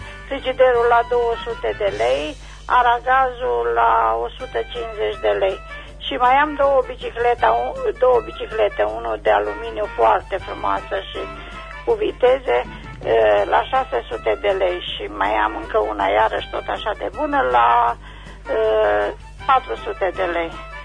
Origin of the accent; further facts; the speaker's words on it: Oțelul Roșu, Galați County, Romania; sunt din Oțelul Roșu